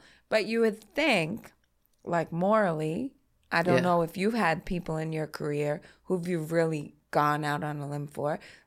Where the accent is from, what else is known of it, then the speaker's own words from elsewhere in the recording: Gerritsen Beach, New York, United States; I grew up in Garrison Beach